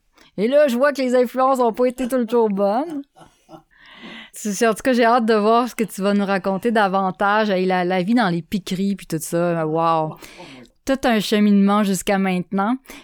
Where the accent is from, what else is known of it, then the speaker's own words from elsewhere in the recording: Quebec, Canada; Je viens du Saguenay, moi.